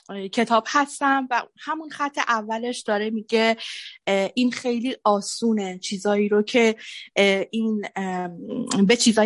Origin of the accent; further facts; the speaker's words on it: Shiraz, Fars, Iran; توی بچگیم تو ایران زندگی کردم، توی شیراز. I'm from Shiraz too.